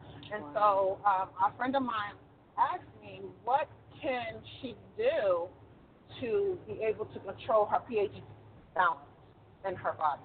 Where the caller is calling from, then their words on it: Nashville, Tennessee, United States; I'm calling from Nashville, Tennessee.